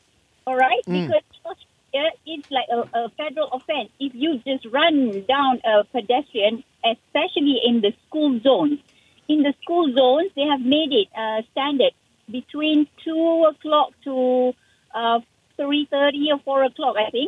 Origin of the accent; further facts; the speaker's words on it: Malaysia; I'm so experienced. I'm a Malaysian driver.